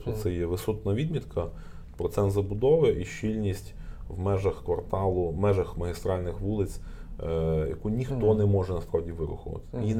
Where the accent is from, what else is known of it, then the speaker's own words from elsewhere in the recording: Kyiv, Ukraine; Я з Києва